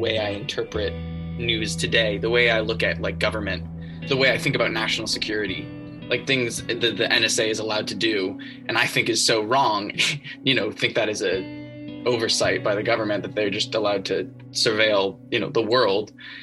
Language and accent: English; Belmont, Massachusetts, United States; I'm a musical theater major at Syracuse University, although I'm originally from Belmont, Massachusetts, and I was born in 2001.